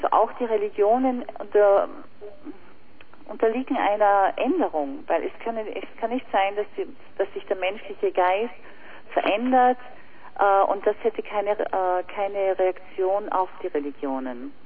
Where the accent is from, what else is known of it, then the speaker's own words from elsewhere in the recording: Salzburg, Austria; ich als Salzburgerin benutze jetzt natürlich den Papst, weil der mir heute schon am nächsten ist, weil ich in dieser Religion aufgewachsen bin.